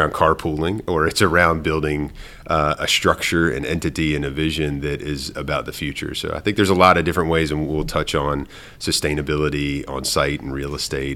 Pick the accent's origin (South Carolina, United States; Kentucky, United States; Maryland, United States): Maryland, United States; Originally born and raised in Maryland